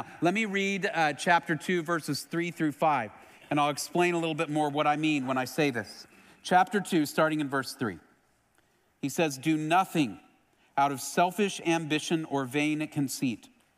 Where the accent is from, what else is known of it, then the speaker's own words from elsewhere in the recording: Texas, United States; I'm from Texas, so I love Tex-Mex, probably my favorite genre of food.